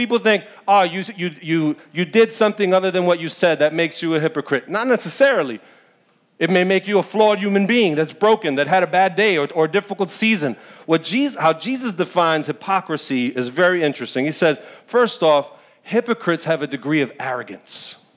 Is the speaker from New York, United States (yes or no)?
yes; New York, United States; Because I'm a New Yorker, and I'm proud of that.